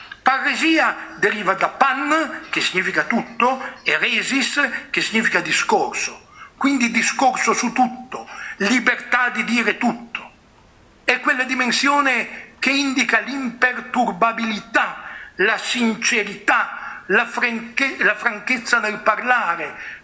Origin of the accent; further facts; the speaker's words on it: Piedmont, Italy; Io vengo dal Piemonte, la terra di Don Bosco, la terra di Domenico Savio.